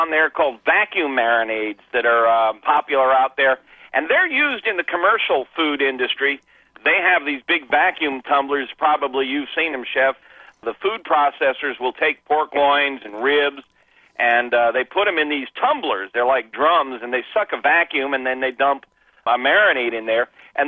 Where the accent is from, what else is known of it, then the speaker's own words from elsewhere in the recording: the South, United States; I was raised in the South, and it's just so nice to hear a Southern accent again. I can slip back into it really fast, really fast.